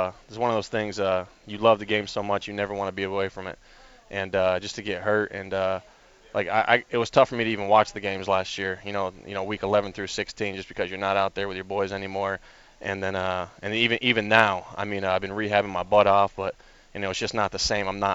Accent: Potsdam, New York, United States; Actually, I'm not from Buffalo. I just went to school there. I'm from Potsdam, New York. It's about 4.5 hours.

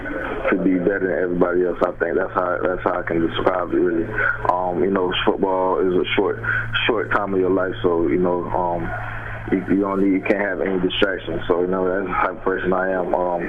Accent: Haiti; growing up in Haiti, you could be a Brazil fan or Argentina fan.

